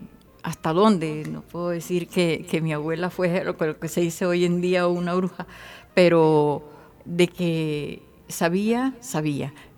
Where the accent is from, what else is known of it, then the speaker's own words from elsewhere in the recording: Baral, Córdoba, Colombia; born there; Sí, yo nací en el Baral.